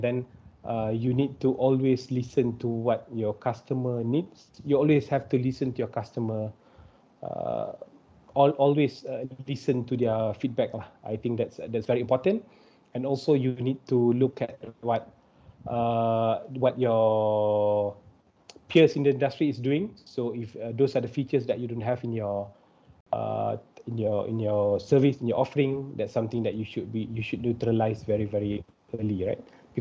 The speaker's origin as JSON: {"language": "English", "town": "Bangi", "region": "Selangor", "country": "Malaysia", "said": "Because I'm from Bangi, so I'm very happy to be able to do that."}